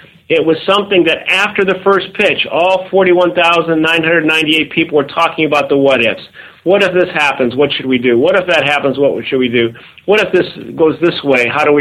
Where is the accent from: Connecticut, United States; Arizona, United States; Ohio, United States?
Ohio, United States; you know, I'm from Ohio, so in Ohio, and I'm also a sports fan. So in Ohio, there is a team called the Cleveland Indians, and the Cleveland Indians are a baseball team that I grew up being a tremendous fan of.